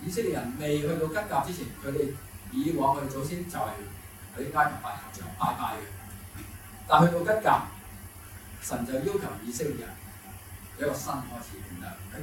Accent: China; 即係充分體現咗我哋中國人呢句説話

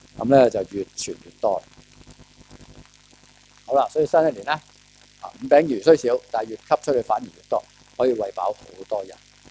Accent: China; 我哋中國人有句説話啦

